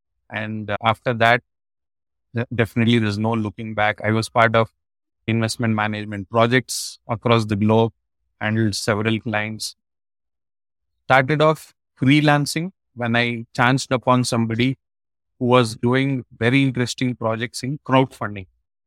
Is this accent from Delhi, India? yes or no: no; Bangalore, Karnataka, India; I am from Bangalore in India. Born and brought up in Bangalore